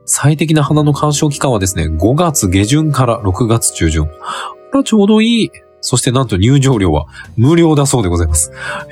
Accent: Kyoto, Japan; 地元の京都行ったことがないんだ。

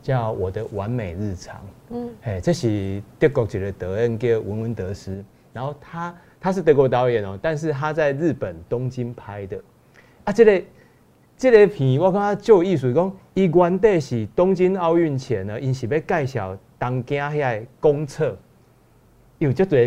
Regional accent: Tainan, Taiwan; 我台南人。

